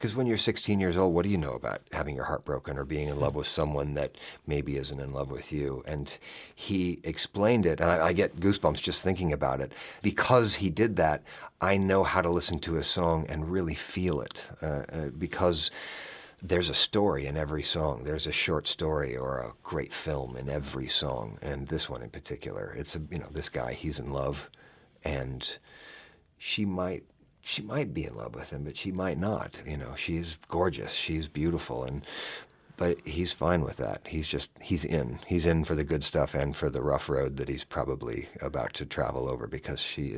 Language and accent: English; Boise, Idaho, United States; Well, Tom Jensen is, he's from my hometown. He's from Boise.